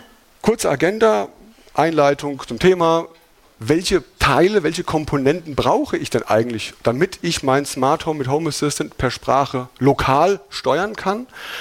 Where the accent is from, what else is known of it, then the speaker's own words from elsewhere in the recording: Hesse, Germany; accent: Hessian; ich komme aus Hessen.